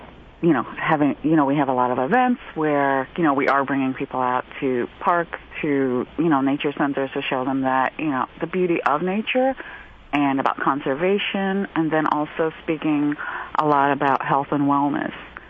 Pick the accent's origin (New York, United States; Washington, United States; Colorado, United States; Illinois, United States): New York, United States; Queens; But then living here and growing up in Queens, New York, I always felt this lack and longing for, you know, for these roots